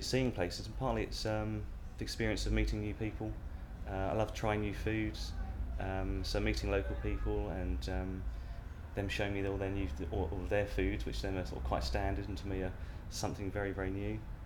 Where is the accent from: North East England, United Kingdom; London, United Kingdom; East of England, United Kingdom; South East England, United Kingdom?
London, United Kingdom; Surbiton; I'm 40 years old and I come from Surbiton.